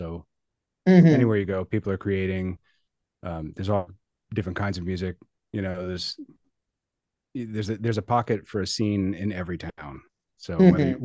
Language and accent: English; Columbus, Ohio, United States; also born or lived in Washington, D.C.; now in New York, United States; Yeah, I grew up in Columbus, Ohio.